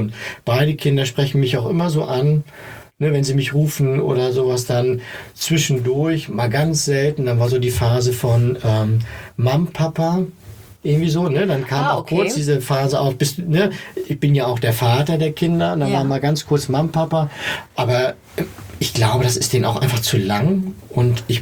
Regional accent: East Germany, Germany; Ich komme aus dem Osten, das ist so das Übliche.

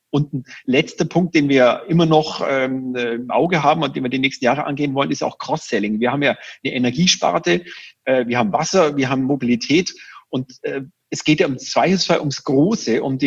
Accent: Augsburg, Bavaria, Germany; da ist man natürlich als Augsburger mit einem gewissen Geoinformationssystem

